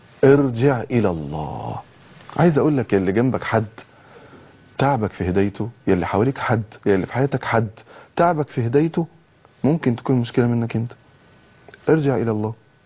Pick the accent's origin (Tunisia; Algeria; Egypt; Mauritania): Egypt; انتوا عارفين المقابر عندنا في مصر غير المقابر في البلاد العربية.